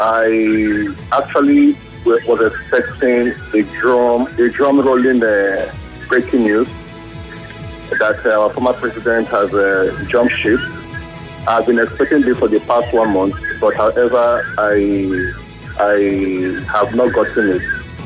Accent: Nigeria; You know, as a Nigerian, I should know why all these are happening.

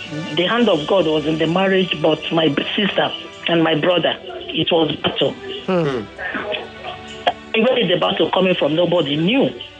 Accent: Imo, Nigeria; Okay. I'm from Imo State.

